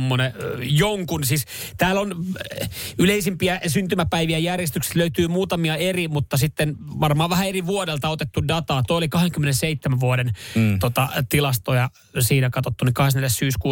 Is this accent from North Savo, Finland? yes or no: yes; Kuopio, North Savo, Finland; born there; mä oon syntynyt Kuopiossa